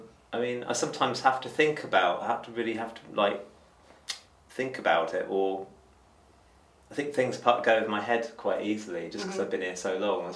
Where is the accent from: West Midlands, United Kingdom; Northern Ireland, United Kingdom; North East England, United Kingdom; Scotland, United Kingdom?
West Midlands, United Kingdom; also born or lived in London / Stamford; Then I lived in East Midlands in a place called Stamford, which is in Lincolnshire, until I was 8. And then I moved with my family to Shropshire, near the border of North Wales